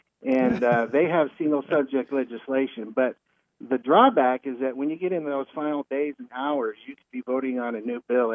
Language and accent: English; the West, United States; Hey, I was born and raised in the West, and I've been out here for 25 years, though.